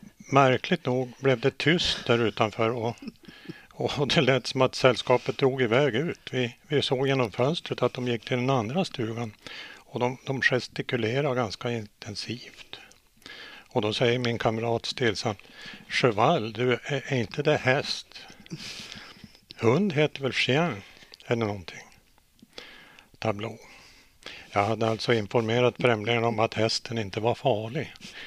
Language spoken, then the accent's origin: Swedish; Hörnefors, Västerbotten County, Sweden; Egentligen var det ju så att jag växte upp i södra Västerbotten i Hörnefors.